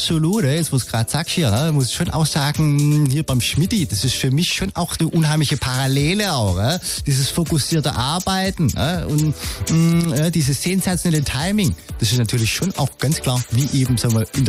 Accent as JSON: {"language": "German", "region": "Saarland", "country": "Germany", "tie": "born or raised there", "also_born_or_lived": "Swabia", "said": "aber wohne im Saarland, auch dort aufgewachsen."}